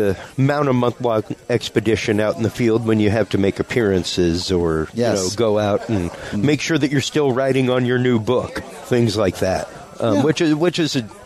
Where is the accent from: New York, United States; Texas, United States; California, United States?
Texas, United States; Houston; Like, growing up in Houston for me in the 80s, the gargoyle incident that Daniel was talking about, I remember that being spoken about.